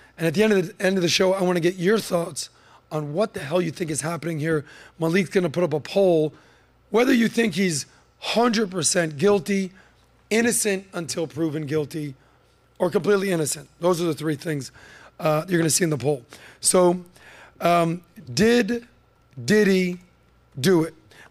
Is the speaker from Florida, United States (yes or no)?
yes; Miami Beach, Florida, United States; I live 5 minutes from there. I grew up in Miami Beach.